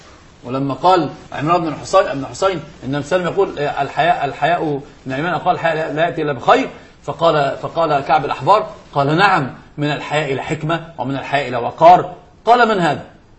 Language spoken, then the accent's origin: Arabic; Egypt; يعني ده اسمه العوجان عندنا في مصر بيتعوج فبيتعوج.